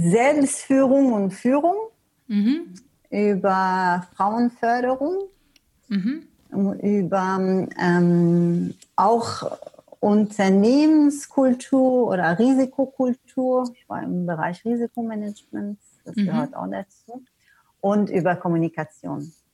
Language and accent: German; Canada; German is a second language; also born or lived in Sweden; now in Germany; Ich komme aus Kanada, ich habe auch in Schweden gelebt.